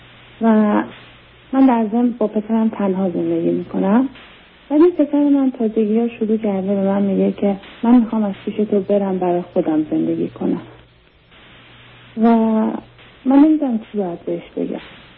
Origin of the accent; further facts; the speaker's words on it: Iran; moved away as an adult; ما تازه 2 هفته پیش از ایران اومدیم